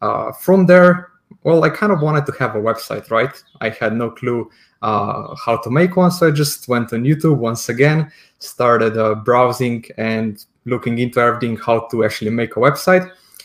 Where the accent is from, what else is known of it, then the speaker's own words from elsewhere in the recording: Slovenia; English is a second language; I come from Slovenia, a very tiny country right next to Italy.